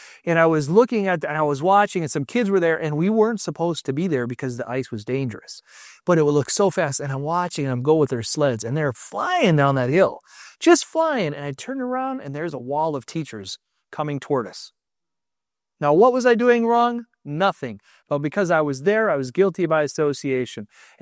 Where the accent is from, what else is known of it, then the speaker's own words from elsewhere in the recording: Alaska, United States; I grew up in Alaska. That was my place. And in winters were long.